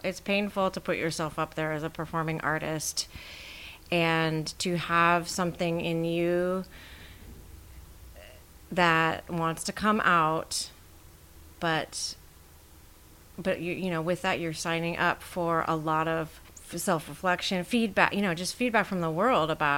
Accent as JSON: {"language": "English", "town": "Eugene", "region": "Oregon", "country": "United States", "tie": "born or raised there", "said": "And I was born and raised in Eugene. It's a wonderful place to grow up, right?"}